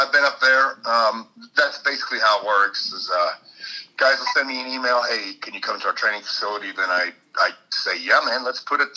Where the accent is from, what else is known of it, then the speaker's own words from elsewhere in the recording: Connecticut, United States; Well, I did. I grew up in Connecticut. Joined the military when I was 17, delayed entry.